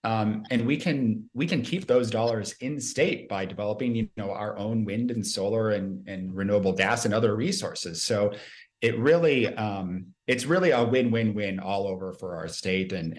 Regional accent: Minnesota, United States; I grew up in Minnesota. My family had 55 acres of land where a lot of it was, my parents had a Christmas tree farm for a while.

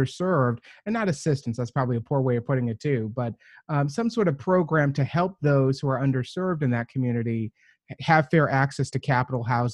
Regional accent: Kenosha, Wisconsin, United States; I'm African-American. I'm an LGBTQ citizen. I'm from Kenosha

